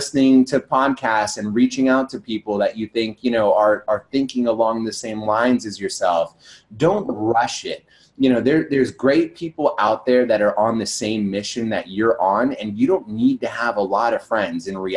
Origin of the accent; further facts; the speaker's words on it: California, United States; I grew up in this like small town in Northern California, and I'm Indian, and I was the only Indian kid in high school